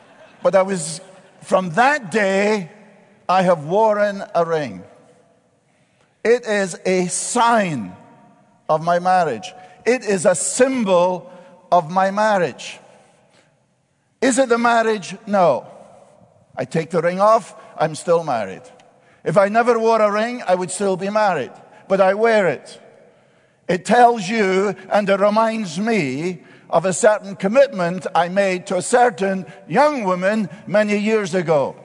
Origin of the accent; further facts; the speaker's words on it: Scotland, United Kingdom; now in United States; but as a Scotsman, now an American, we wear it on the left hand.